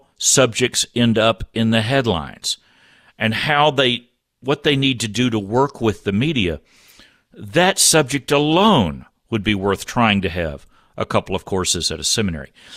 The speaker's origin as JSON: {"language": "English", "region": "Texas", "country": "United States", "tie": "born or raised there", "said": "growing up in Texas, you know, my whole family has green and gold blood from Baylor University, and I have 2 degrees from Baylor. I speak fluent Southern Baptist in Texas"}